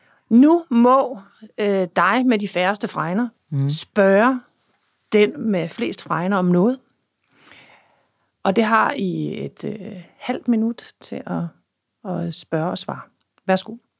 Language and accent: Danish; Vejle, Region of Southern Denmark, Denmark; og jeg er fra Vejle. Der blev jeg født på Sankt Marie Hospital